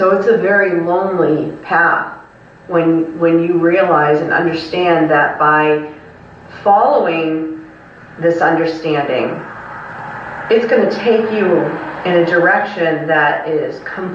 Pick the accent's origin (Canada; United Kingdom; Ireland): Ireland; I'm Irish, I was brought up Catholic. I went to Catholic schools.